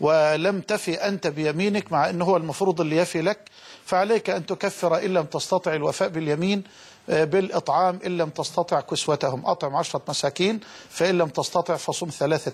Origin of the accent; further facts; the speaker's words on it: Suez, Suez Governorate, Egypt; انا عاشق لأهل السويس وانا ابن السويس